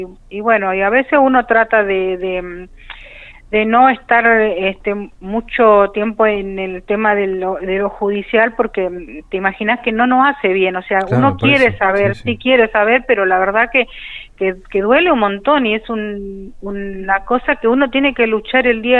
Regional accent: Chaco, Argentina; now in Mar del Plata, Argentina; Nosotros somos oriundos de Chaco. Ajá. Mi hijo es el único chaqueño de Lara San Juan. Somos chaqueños mi marido, mi hija del medio, mi hijo y yo.

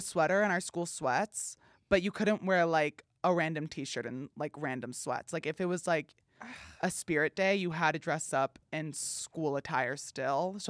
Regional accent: New Jersey, United States; New Jersey.

